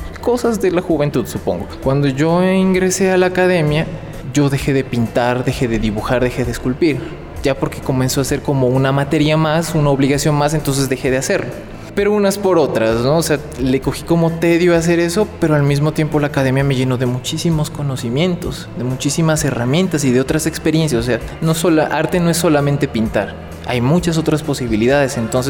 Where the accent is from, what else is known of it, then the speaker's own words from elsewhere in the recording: Pasto, Nariño, Colombia; vivo en la ciudad de Pasto, soy pastuso desde hace 3 décadas